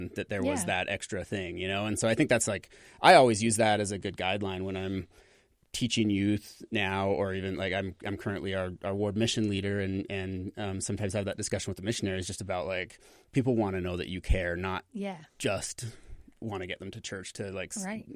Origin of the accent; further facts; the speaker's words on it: Calgary, Alberta, Canada; In Canada, okay. In Calgary.